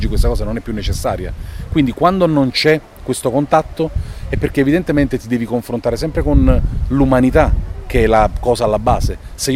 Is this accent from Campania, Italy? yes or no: yes; Naples, Campania, Italy; cioè io sono napoletano, mi hanno detto per 25 anni che se volevo fare l'animazione dovevo andare via dall'Italia